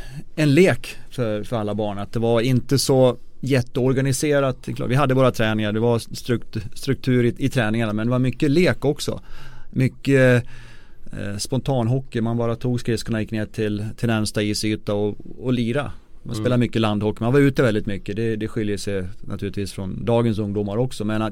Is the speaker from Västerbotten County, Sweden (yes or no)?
no; Avesta, Dalarna County, Sweden; i och med att jag kommer från Avesta i Dalarna, så ligger Leksand närmast i hand.